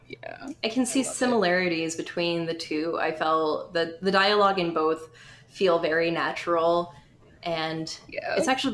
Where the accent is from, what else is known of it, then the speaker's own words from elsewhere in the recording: Michigan, United States; accent: Michigan; Cause I'm from southwestern Michigan, so we don't drag out the O's as much as people farther up north.